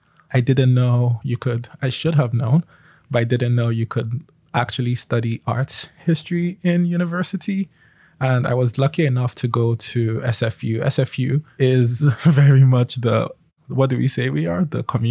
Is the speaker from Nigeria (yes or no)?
yes; Nigeria; But I was also interested in Nigerian, because I'm Nigerian.